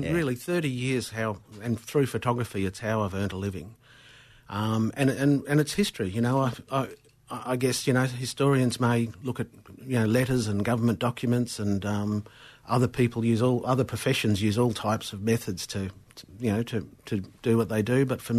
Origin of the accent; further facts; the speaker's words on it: Southport, Australia; Born in Southport and grew up in Southport.